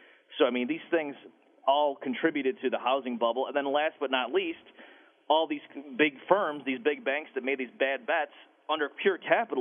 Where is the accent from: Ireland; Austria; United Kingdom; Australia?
Austria; English is a second language; now in United States; came from Austria, but now, like, I consider myself an Austrian, and I'm certainly, as you can tell by my accent, not from Vienna.